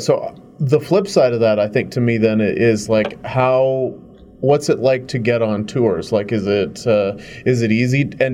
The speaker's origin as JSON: {"language": "English", "country": "Canada", "said": "speaking as a Canadian myself"}